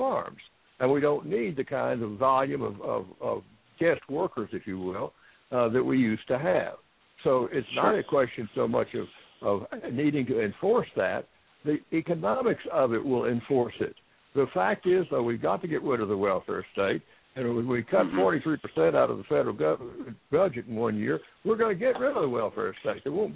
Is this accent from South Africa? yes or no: no; Arkansas, United States; You know, I was born and brought up in Arkansas, and we were very much a states' rights type of organization there always.